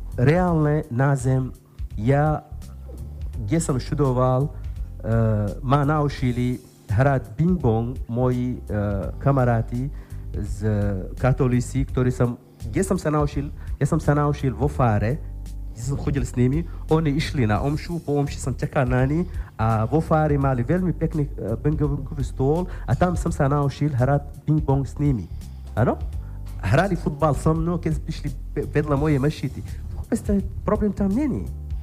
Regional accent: Darfur, Sudan; now in Slovakia; keď ja napríklad pochádzam z Darfuru, moja mamina pochádza z hranice s Keniou, môj otec pôvodne pochádzal z Tuniska, je napol Arab, napol Darfuršan

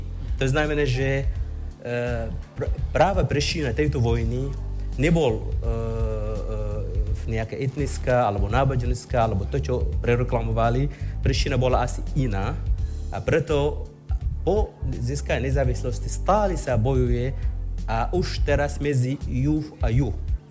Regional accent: Darfur, Sudan; Slovak is a second language; now in Juba, South Sudan; ja osobne pochádzam z Darfuru, originál, a momentálne trvalý pobyt mám v Džube, hlavné mesto Južného Sudánu. Tak oficiálne som Južný Sudánčan a nosím pas Sever Sudánu.

